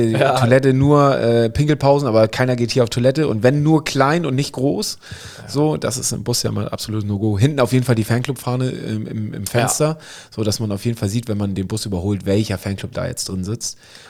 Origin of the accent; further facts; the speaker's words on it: Friedrichstadt, Schleswig-Holstein, Germany; In der Nähe von Husum bei Wittbeck. Schwab steht die Ecke. Und ich komme ja da aus der, das ist ja meine Ecke, wo ich aufgewachsen bin in Friedrichstadt.